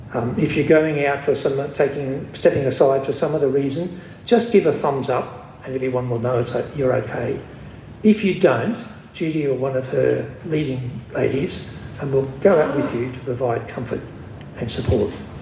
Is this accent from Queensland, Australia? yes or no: yes; Bundaberg, Queensland, Australia; My wife Shirley and I grew up in Bundaberg.